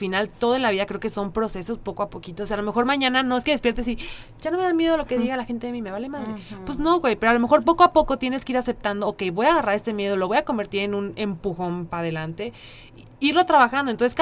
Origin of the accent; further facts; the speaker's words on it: Mexico; como mujeres mexicanas